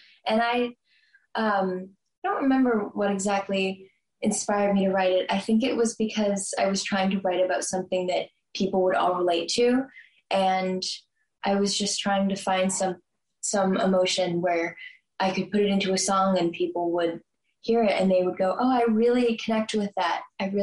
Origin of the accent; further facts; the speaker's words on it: Bethesda, Maryland, United States; I grew up in Maryland, actually. I've lived there my entire life.